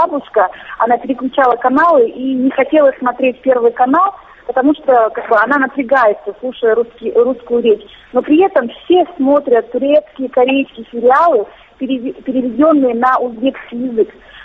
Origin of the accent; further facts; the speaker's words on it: Osh, Osh Region, Kyrgyzstan; я сама выросла в Аше, вот у меня русский язык хороший